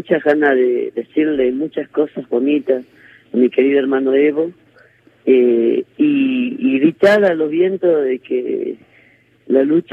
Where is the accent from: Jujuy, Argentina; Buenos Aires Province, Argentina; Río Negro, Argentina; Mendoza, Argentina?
Jujuy, Argentina; como latinoamericana, como argentina, como jujeña